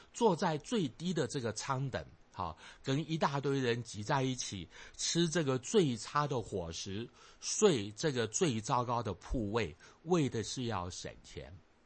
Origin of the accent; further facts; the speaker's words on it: southern Taiwan, Taiwan; 我在台湾南部长大，在小的时候常常看见有人在街角的边上搭起一个戏台唱这个戏。